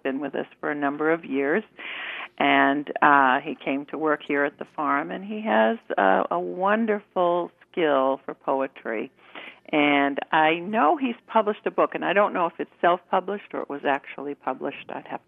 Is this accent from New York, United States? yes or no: yes; Long Island, New York, United States; And for me, as originally a New Yorker, grew up on Long Island. This is heaven.